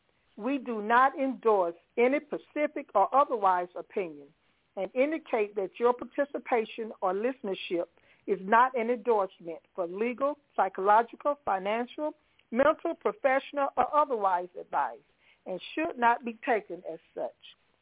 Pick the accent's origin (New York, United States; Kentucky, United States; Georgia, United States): Georgia, United States; I was born and raised in Georgia, so I am a true peach.